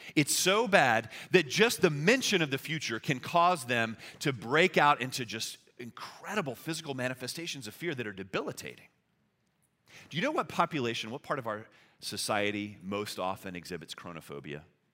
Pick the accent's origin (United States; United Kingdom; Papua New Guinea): United States; Louisiana; So I'm from South Louisiana. Hurricanes are a real common occurrence down there, right?